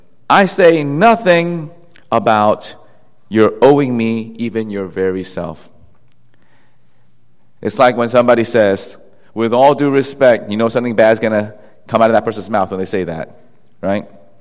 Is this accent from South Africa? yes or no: no; South Korea; not just in my home country of Korea